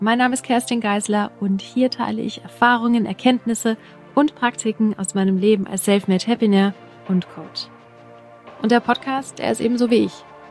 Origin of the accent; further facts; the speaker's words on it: Regensburg, Bavaria, Germany; du lebst in Regensburg, ich komme aus Regensburg